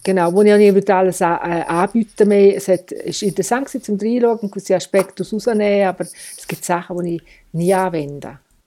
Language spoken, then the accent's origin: German; Chur, Graubünden, Switzerland; Ich bin ein bisschen Multikulti. Das heisst, ich bin in Chur aufgewachsen, aber bin sehr viel zum Beispiel bei meiner Nahe in Kastel gewesen. Habe ganz verschiedene Seiten kennengelernt, wie Dorfleben und Stadtleben.